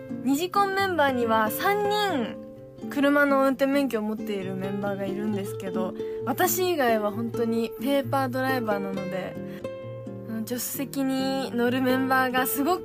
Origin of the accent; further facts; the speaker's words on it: Ibaraki, Japan; 茨城県出身で、なんと今も茨城から東京に通っているくらい大好きな町に住んでおります。